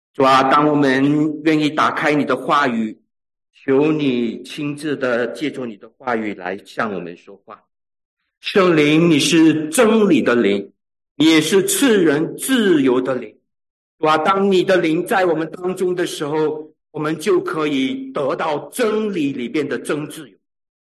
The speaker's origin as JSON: {"language": "Chinese", "region": "Sarawak", "country": "Malaysia", "said": "他是我在马来西亚沙劳越的老乡，我们是福州人，所以常常看见面的时候都会说福州话"}